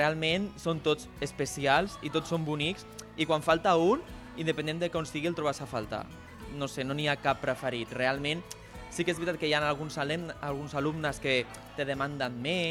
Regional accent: Tarragona, Catalonia, Spain; now in Barcelona, Spain; vinc de Tarragona, sóc d'aquest col·lectiu de funcionaris que els ha tocat a Barcelona

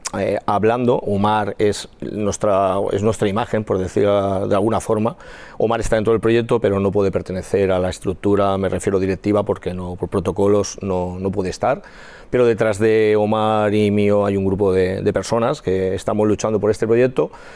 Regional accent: L'Hospitalet de Llobregat, Catalonia, Spain; nosotros somos de Hospitalet y preferimos hacer esto aquí que no tener que irnos a otro municipio

